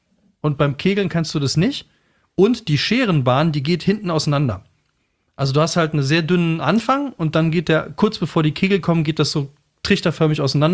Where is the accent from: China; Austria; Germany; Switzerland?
Germany; North Rhine-Westphalia; ich komme aus dem Kölner Raum